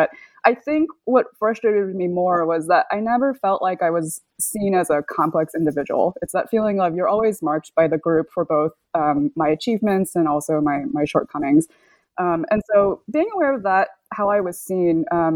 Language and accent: English; California, United States; But I grew up in California, and in the 1990s, it does seem like this special era of like peak multicultural colorblindness